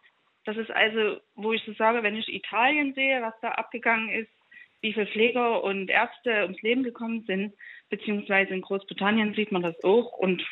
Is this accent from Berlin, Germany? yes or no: no; Leipzig, Saxony, Germany; Ich komme aus der Leipziger Ecke